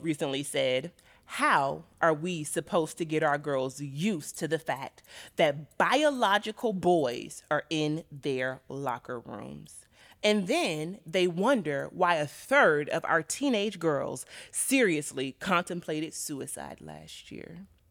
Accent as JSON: {"language": "English", "region": "Florida", "country": "United States", "said": "I'm from Florida. I feel like South Florida is a completely different, like, part of the state."}